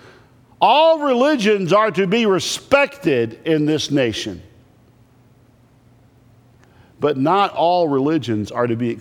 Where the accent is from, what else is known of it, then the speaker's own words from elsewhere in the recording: United States; As an American, you can stand for what is right and what is true